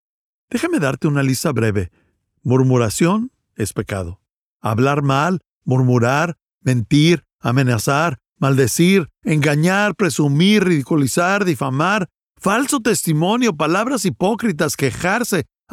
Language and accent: Spanish; Redwood Valley, California, United States; crecí en Mendocino, ahí por las secuoyas, en el pequeño pueblo llamado Redwood Valley.